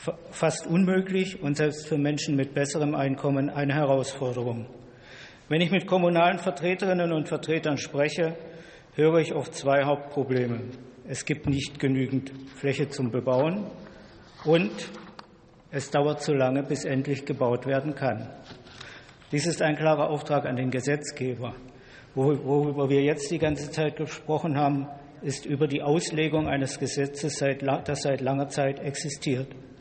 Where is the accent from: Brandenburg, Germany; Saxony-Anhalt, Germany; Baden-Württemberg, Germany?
Baden-Württemberg, Germany; Pforzheim; auch in kleineren Großstädten wie meiner Heimatstadt Pforzheim ist der Wohnungsmarkt leergefegt.